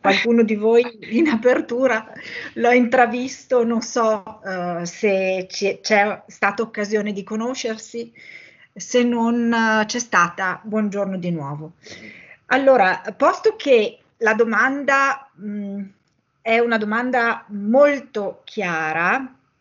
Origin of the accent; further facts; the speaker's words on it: Piacenza, Emilia-Romagna, Italy; Vengo da Piacenza. Piacenza è a 15 km da Codogno.